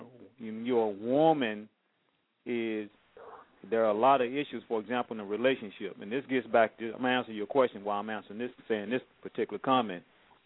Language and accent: English; the South, United States; I'm from the South. We gotta pick this field.